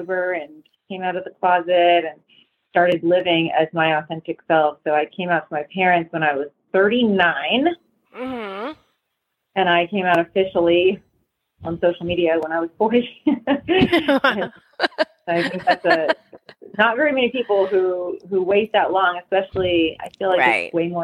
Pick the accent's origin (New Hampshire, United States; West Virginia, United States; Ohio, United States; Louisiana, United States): Louisiana, United States; New Orleans; I was raised in New Orleans. You know, it's a lot of alcohol involved.